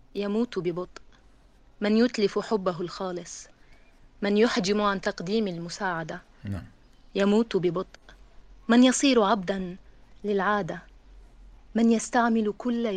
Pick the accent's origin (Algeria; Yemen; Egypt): Algeria; من الجزائر.